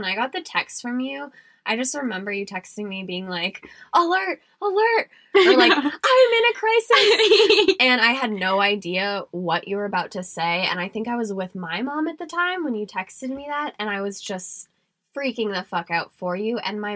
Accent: Maine, United States; I was back in Maine at my hometown

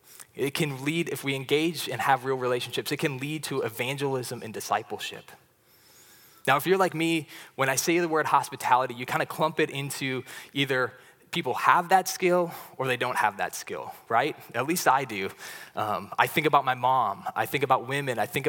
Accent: St. Paul, Minnesota, United States; moved away as an adult; now in Washington, United States; But I grew up in Minnesota. I was in St. Paul as a kid and went to college there, and that's not the culture at all.

